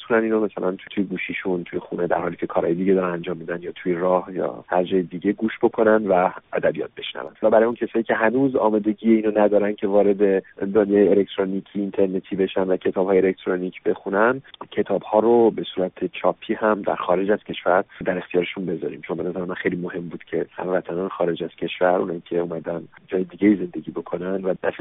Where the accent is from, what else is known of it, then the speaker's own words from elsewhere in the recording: France; توی خود کشور فرانسه بزرگ شدم و از سن 12 سالگی اینجا بودم و با این فرهنگ در واقع بزرگ شدم و آشنا بودم و بعد 10 سال اخیر رو توی ایران رفت آمد داشتم و کار میکردم، وقتی که برگشتم برای زندگی کردن و کار کردن در فرانسه،